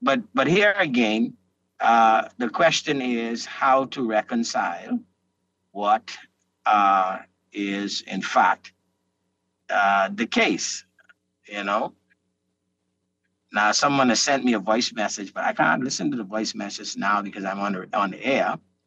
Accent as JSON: {"language": "English", "region": "Exuma", "country": "Bahamas", "said": "I am from Exuma, and there isn't an Exumian who could say their lives has been 5 years."}